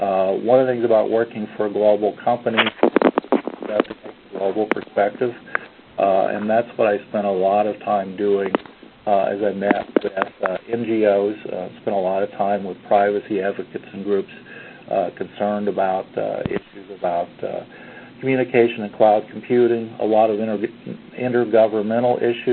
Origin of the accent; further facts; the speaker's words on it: United States; So I think, I am an American, but I've spent a lot of time interacting with folks around the world, and I'm comfortable with that.